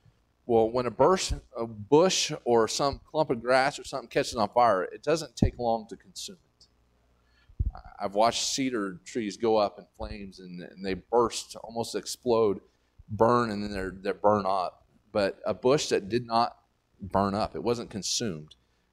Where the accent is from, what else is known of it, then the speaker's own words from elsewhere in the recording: Texas, United States; We're from West Texas, it's dry as a bone.